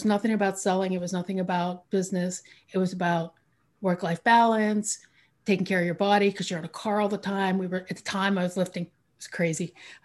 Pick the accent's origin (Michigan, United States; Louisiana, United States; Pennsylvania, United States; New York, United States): Pennsylvania, United States; So to start with, I grew up outside of Pittsburgh, and I was the first in my family to go to college